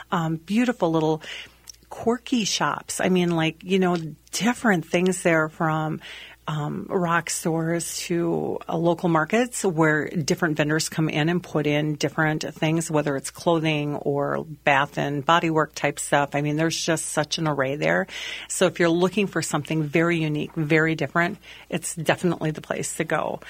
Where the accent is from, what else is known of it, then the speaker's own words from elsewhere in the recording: Richmond, United States; now in Stillwater, United States; I'm always from here. I mean, I was born and raised in Richmond. I live in Stillwater. I have never ventured out of the Midwest as far as living goes.